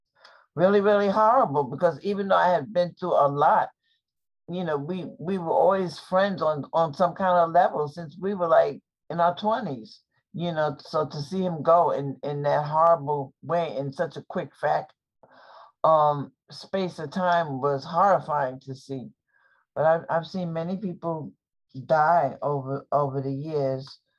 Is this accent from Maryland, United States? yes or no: no; New York, United States; I'm from New York. I am 70 years old.